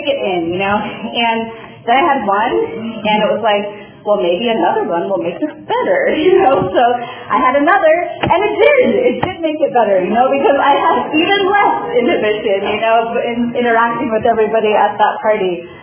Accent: California, United States; I was coming from California, going to the Midwest.

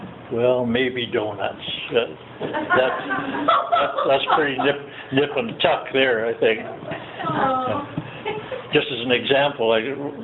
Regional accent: Ontario, Canada; also born or lived in Calgary; I was born in Calgary, Alberta, Canada. When I was 4 years old, my father, who worked for the railway, got transferred.

